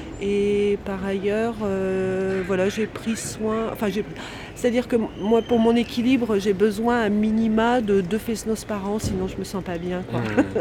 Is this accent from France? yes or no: yes; Vannes, Brittany, France; Alors moi, je suis originaire de Vannes, donc juste à la limite frontière entre le gallo et le breton. Dans le village où j'ai grandi, ils parlaient breton.